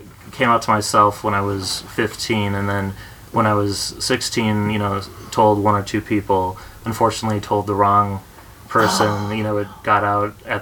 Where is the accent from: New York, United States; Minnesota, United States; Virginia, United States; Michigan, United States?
Minnesota, United States; Blaine; I grew up in Blaine, Minnesota, which is, for those of you who don't know, it's Anoka Hennepin School District.